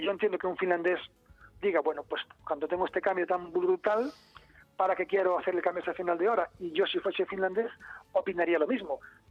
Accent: Galicia, Spain; Yo soy de la Costa de la Morte, cerca de Cabo Finisterre.

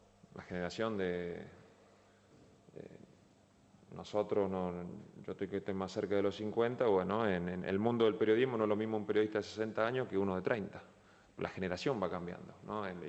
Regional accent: Leones, Córdoba, Argentina; moved away; siempre fuimos a mi pueblo, a Leones. Durante 15 años, bueno, podríamos habernos quedado en Ibiza, en San Sebastián. Y siempre fuimos a mi pueblo. Bueno, puede ser porque es el lugar donde me fui muy joven

